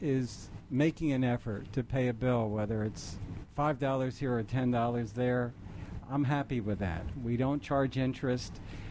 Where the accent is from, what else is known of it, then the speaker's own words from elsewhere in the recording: Philadelphia, Pennsylvania, United States; where we grew up in West Philadelphia, it was a very close-knit community.